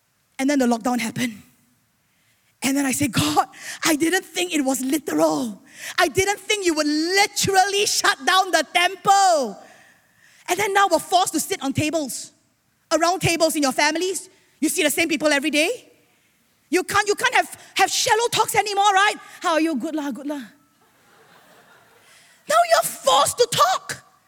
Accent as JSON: {"language": "English", "country": "Singapore", "tie": "born or raised there", "said": "I mean, I'm a Singaporean, you know, raised up in Cornerstone, Singapore with strong convictions"}